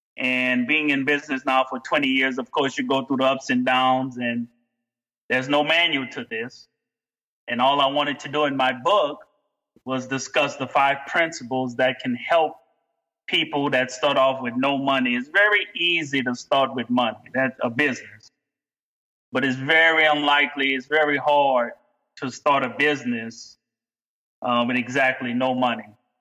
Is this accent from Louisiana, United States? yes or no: yes; Louisiana, United States; born there; And I was born in South Louisiana in a household. My parents were educators.